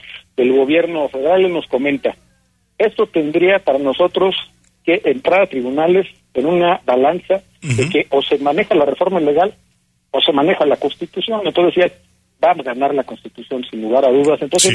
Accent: Mexico; la democracia que nosotros pretendemos como mexicanos

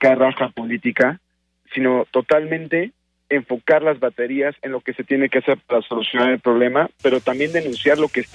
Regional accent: Mexico; te lo digo como mexicano

